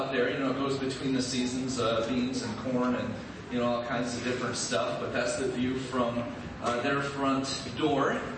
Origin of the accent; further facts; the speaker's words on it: Ohio, United States; my wife and I grew up in Northwest Ohio